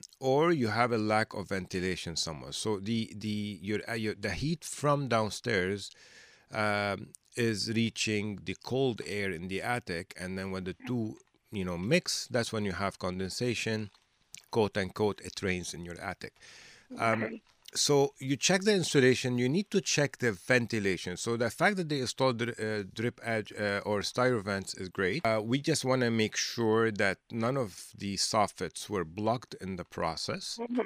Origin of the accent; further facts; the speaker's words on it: Canada; the thing that we have, we're the most proud of is that we're Canadian.